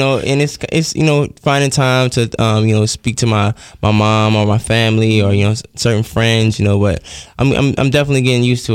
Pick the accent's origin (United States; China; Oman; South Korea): United States; Fort Lauderdale, Florida; I'm from Fort Lauderdale, Florida.